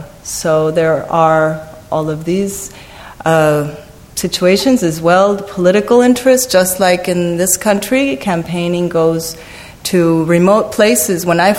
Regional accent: Mexico City, Mexico; English is a second language; I'm from Mexico City. I'm, as we call ourselves, a flower of the pavement.

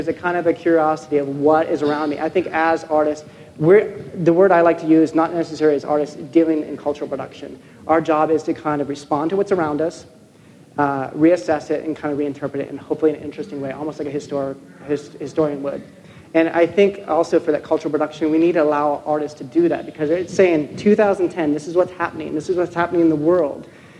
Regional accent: Los Angeles, California, United States; it started raining a lot here, and I'm from Los Angeles, it doesn't rain a lot

